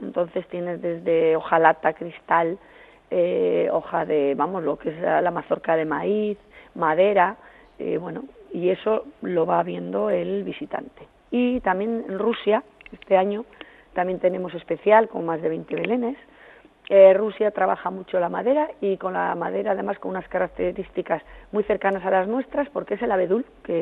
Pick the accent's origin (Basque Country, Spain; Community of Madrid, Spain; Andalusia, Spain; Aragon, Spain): Basque Country, Spain; Artziniega; Yo, bueno, pues soy de Archiniega y tengo que, vamos, barrer para casa